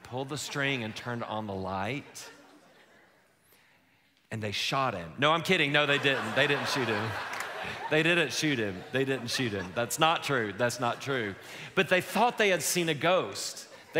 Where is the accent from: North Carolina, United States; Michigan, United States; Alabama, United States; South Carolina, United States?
North Carolina, United States; Boone; I'm from Boone, North Carolina.